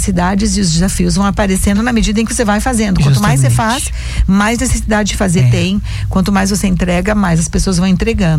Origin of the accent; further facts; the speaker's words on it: Rio Grande do Sul, Brazil; moved away; eu sou uma migrante, eu vim do Rio Grande do Sul, os meus pais vieram para cá lá atrás e depois eu vieram com as minhas irmãs.